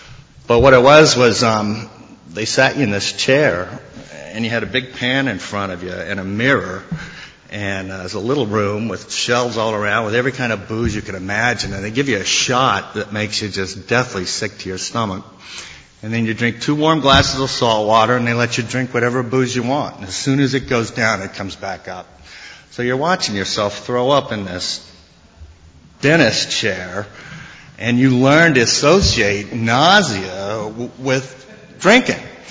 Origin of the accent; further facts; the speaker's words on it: Las Vegas, Nevada, United States; I come from Las Vegas, Nevada. I was born and raised out there.